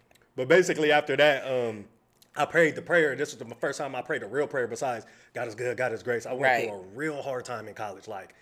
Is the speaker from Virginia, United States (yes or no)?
no; Los Angeles, California, United States; So like, for example, like when I was young, growing up in South Central, you feel me?